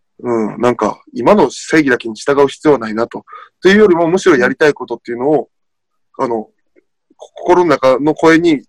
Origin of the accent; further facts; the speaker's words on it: Mie, Japan; 地元の三重の近く の, あの本屋さんに